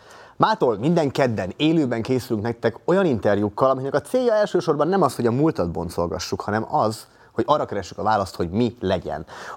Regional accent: Miskolc, Borsod-Abaúj-Zemplén, Hungary; Én is úgy szocializálódtam otthon Miskolcon

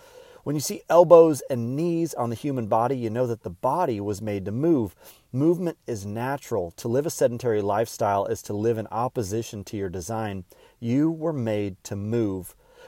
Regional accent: United States; Because I grew up in America.

